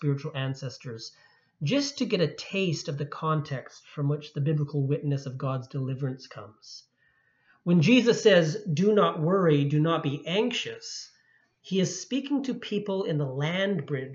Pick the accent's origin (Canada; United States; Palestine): Canada; Saskatchewan; I was born in Saskatchewan, and my father ran a farm during one of the droughts of the 80s.